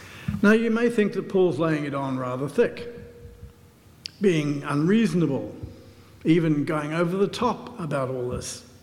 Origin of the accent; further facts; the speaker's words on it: Whanganui, Manawatū-Whanganui, New Zealand; I was brought up in Whanganui